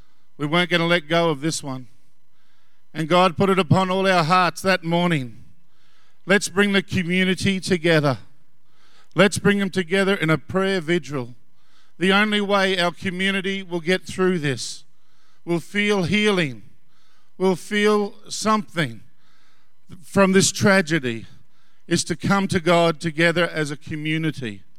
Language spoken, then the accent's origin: English; Bundaberg, Queensland, Australia; I'm from Bundaberg